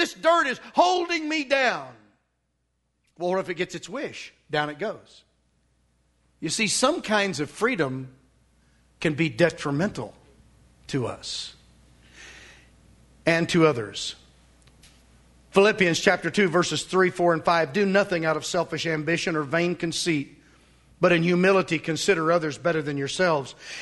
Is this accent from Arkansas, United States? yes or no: yes; Van Buren, Arkansas, United States; I grew up in Van Buren, Arkansas, as most of you know